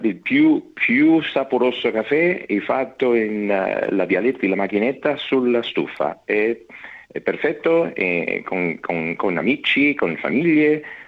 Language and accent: Italian; Peru; born there; Italian is a second language; Sì, sì, ecco io ero nato in Perù, sono peruviano per nascimento.